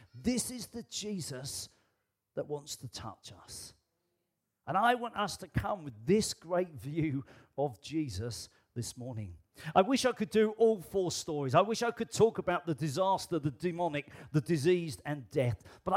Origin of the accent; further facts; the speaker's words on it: United Kingdom; I am British, and in case you don't know, we have a new king.